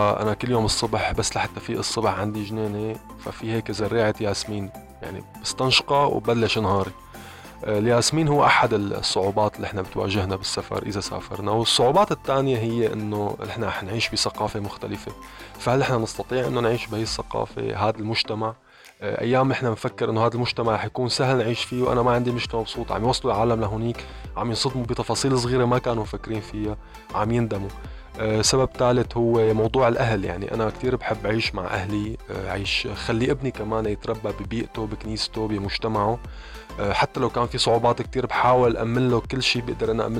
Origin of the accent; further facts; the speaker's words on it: Damascus, Damascus Governorate, Syria; أنا ابن الشام، أنا صراحة عن جد عندي كتير حساسية تجاه شوارع الشام